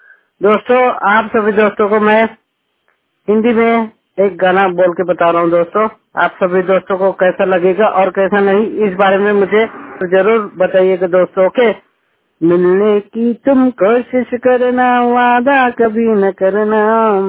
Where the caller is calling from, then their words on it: Chhattisgarh, India; जिला राजनांदगांव छत्तीसगढ़ से बात कर रहा हूँ।